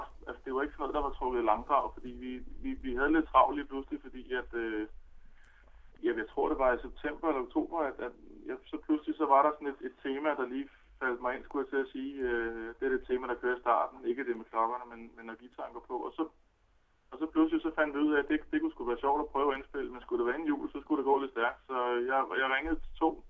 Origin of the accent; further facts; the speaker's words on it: Kirke Hyllinge, Zealand, Denmark; Vi kommer også selv fra Kirke Hylling af.